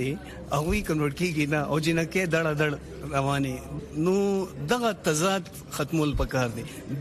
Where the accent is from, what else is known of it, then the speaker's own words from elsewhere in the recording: Pakistan; زه د پاکستان یو خاص شهري اول چیز مینورٹی ایم یا کرسچن ایم یا هر څه خود پاکستانی ایم.